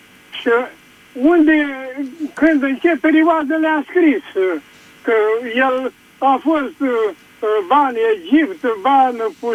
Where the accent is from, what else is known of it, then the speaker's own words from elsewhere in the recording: Buzău, Buzău County, Romania; din Buzău